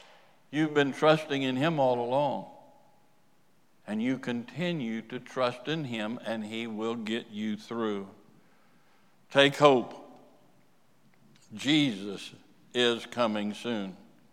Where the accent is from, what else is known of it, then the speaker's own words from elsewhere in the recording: United States; And I am American top to bottom.